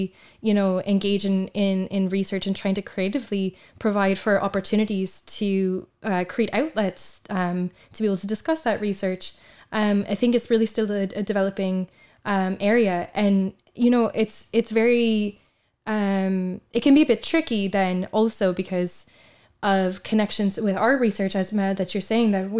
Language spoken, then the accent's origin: English; Canada; now in Ireland; I'm a Canadian national studying or doing my research here in Ireland.